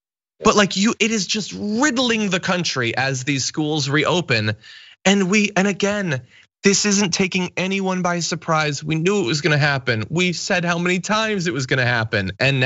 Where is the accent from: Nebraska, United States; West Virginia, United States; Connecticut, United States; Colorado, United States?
Connecticut, United States; My home state of Connecticut, they were gonna do in-person classes